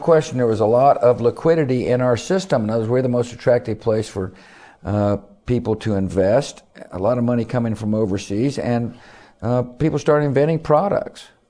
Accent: Midland, Texas, United States; I came from Midland, Texas. My pals out in Midland, I knew what they'd be saying in the coffee shop.

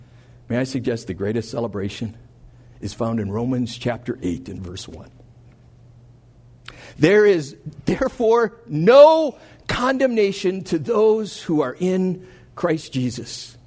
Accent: Minnesota, United States; I grew up in Minnesota. Minnesota teams don't celebrate very often.

